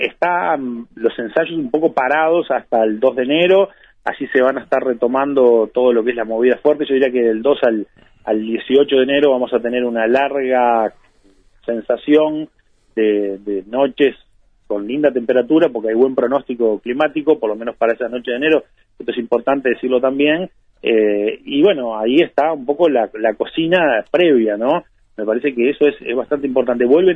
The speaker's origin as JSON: {"language": "Spanish", "region": "Montevideo", "country": "Uruguay", "said": "sobre todo para aquellos que, bueno, somos montevideanos"}